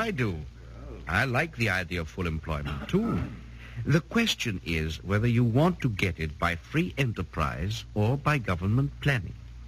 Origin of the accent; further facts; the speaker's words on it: Vienna, Austria; moved away as an adult; also born or lived in United States; now in United Kingdom; a professor of economics who has written a book. I was born in Austria and lived in Vienna until 1931. Since then, I've spent my time in the United States and in England, and am now a British citizen.